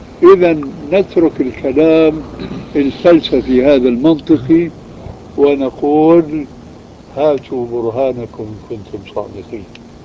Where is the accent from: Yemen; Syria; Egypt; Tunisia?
Syria; عندنا في سوريا